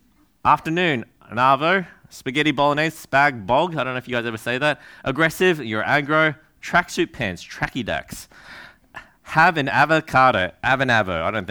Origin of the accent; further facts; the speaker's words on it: Australia; I'm Australian born, right? So I was born and raised here. I'm used to this language. I'm used to speaking like this.